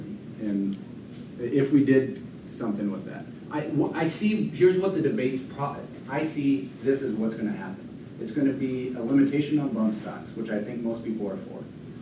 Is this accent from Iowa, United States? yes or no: yes; Iowa, United States; I'm a freshman from Iowa.